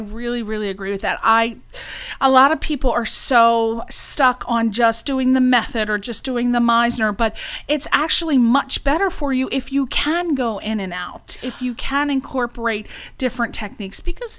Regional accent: Long Beach, California, United States; No, but I growing up in Long Beach, you really had so many opportunities

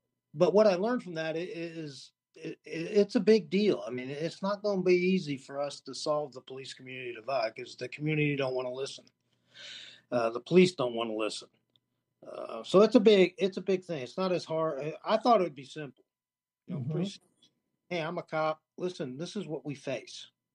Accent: St. Louis, Missouri, United States; I'm from St. Louis, so I was going to run the St. Louis.

